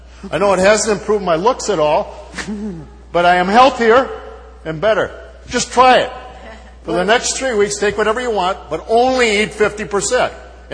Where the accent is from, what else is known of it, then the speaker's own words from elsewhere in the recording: Wisconsin, United States; I come from Wisconsin, where every meal is better with beer, brats, cheese, and cream.